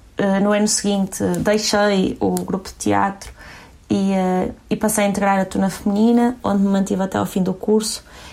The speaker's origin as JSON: {"language": "Portuguese", "region": "Porto", "country": "Portugal", "tie": "born or raised there", "said": "Nasci e cresci no Porto"}